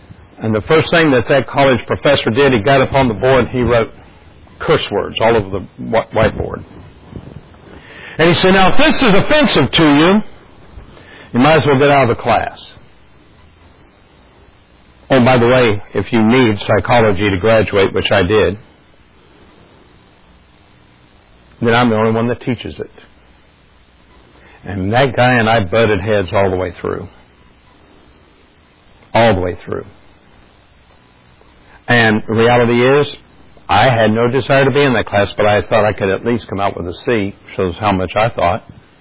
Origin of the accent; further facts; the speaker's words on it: United States; I said, Brother Brian, I'm from America.